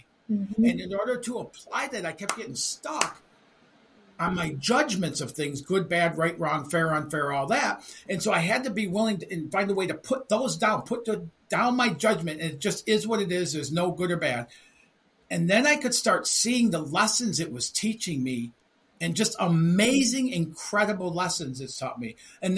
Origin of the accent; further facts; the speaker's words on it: Detroit, Michigan, United States; You know, and I worked for a long time and growing up in Detroit, man, my mom was full Italian growing up with their family.